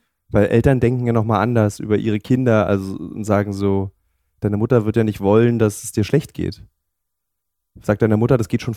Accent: Berlin, Germany; von mir in meiner Heimatstadt Berlin.

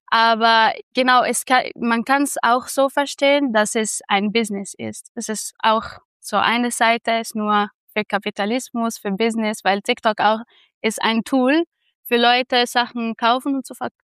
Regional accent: Egypt; first language Arabic; German is a second language; now in Innsbruck, Austria; Arabisch ist meine Muttersprache und wir sprechen in Ägypten auch Französisch, so sie sind parallel gesprochen. Und dann habe ich hier in Innsbruck, also in meiner alten Schule, Englisch und Deutsch gelernt.

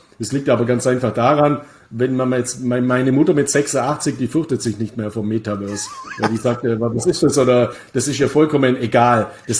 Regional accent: Bavaria, Germany; meine Heimat Bayern ist ja auch eine Totalkatastrophe

